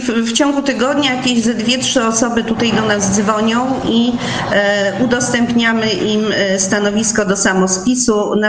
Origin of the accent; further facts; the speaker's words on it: Pomeranian Voivodeship, Poland; jestem Kaszubką z krwi i kości. Tu urodzili się moi dziadkowie, moi pradziadkowie i no kocham ten rejon